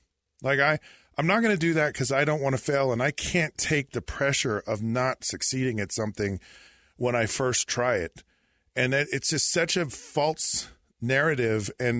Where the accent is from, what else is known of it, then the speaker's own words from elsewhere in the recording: Utah, United States; I grew up here in Utah and in a small town in Utah